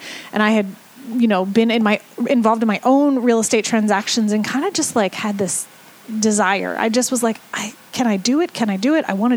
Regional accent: Maryland, United States; I grew up in Maryland. I grew up in Howard County, and I started working here shortly after college.

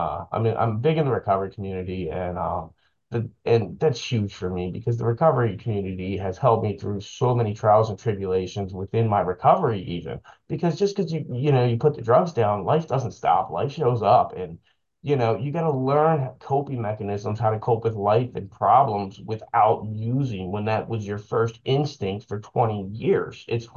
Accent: Edgewood, Maryland, United States; I get to give back because I grew up in Edgewood in Harford County, so I get to give back to a community which I ravaged.

